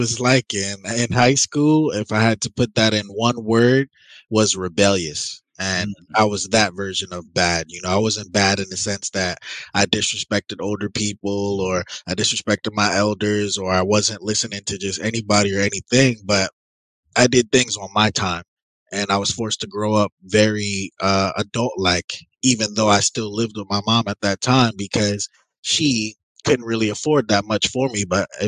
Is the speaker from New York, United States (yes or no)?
yes; Brooklyn, New York, United States; also born or lived in California; now in South Florida, United States; I'm from Brooklyn, New York originally. Yep. And so pretty much, you know, I live in South Florida now, but I spent 5 years in California military